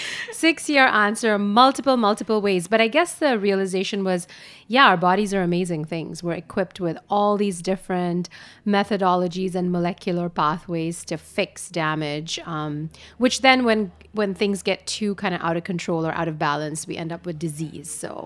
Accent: India; ever since I was 13 years old, growing up in India

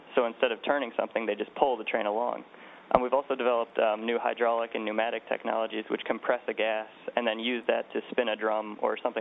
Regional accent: Toledo, Ohio, United States; I grew up in Toledo, Ohio, which is just a short drive away from Cedar Point, which is one of the biggest parks in the nation.

